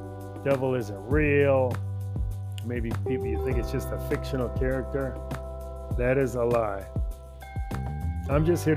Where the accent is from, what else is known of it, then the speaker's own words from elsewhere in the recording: Chicago, Illinois, United States; Okay, so if you look at my life, I grew up in Chicago